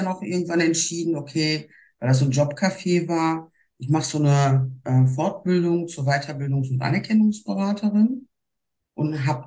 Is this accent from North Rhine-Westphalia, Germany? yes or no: yes; Duisburg, North Rhine-Westphalia, Germany; now in Dortmund, Germany; Ich bin in Duisburg geboren, genau.